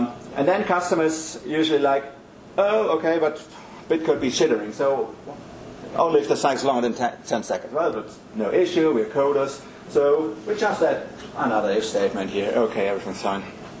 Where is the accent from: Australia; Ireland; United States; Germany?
Germany; I'm from Germany, with a lot of machinery there, machine builders, a lot of classical industry.